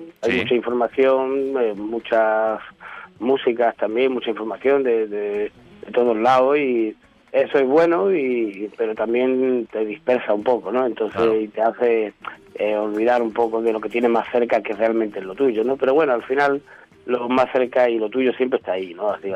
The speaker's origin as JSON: {"language": "Spanish", "region": "Andalusia", "country": "Spain", "said": "como buena familia andaluza, pues en mi casa pues he escuchado siempre flamenco"}